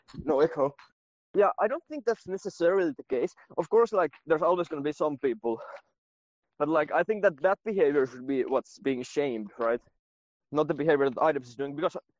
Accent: Finland; Yeah, I'm Finnish. Finnish.

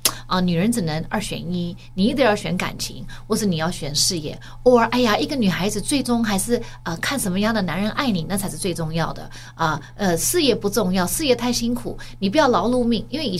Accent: United States; 我这些话我 even 我是在美国长大的哦

